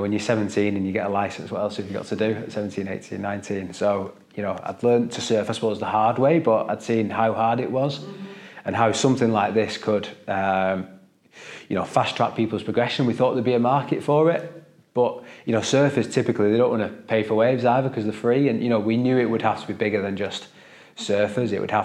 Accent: Wigan, North West England, United Kingdom; No, I grew up in Wigan, and like probably most lads, I played rugby league.

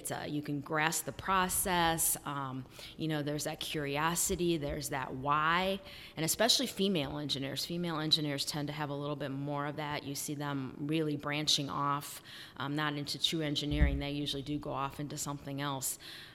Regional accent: Merrillville, Indiana, United States; I grew up in Merrillville, Indiana. I went to Merrillville High School.

